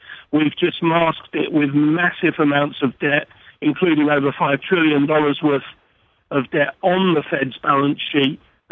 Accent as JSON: {"language": "English", "region": "England", "country": "United Kingdom", "said": "I came over with Captain Cook, and I ducked. So, originally from England."}